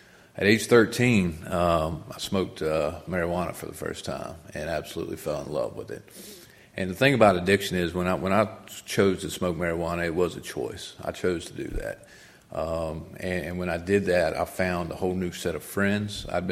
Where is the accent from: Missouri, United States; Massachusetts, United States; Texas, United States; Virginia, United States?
Virginia, United States; Floyd; also born or lived in Roanoke; When I was 2.5 years old, I got adopted by a school teacher and a postal worker from Floyd County, and that's where I was raised, was in Floyd.